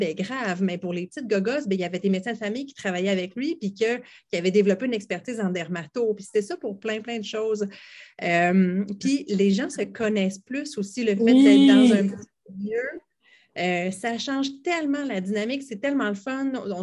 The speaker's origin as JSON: {"language": "French", "town": "Montreal", "region": "Quebec", "country": "Canada", "tie": "born or raised there", "said": "Moi, je suis vraiment une fille, même si j'ai grandi à Montréal, mais je suis une fille de petite place."}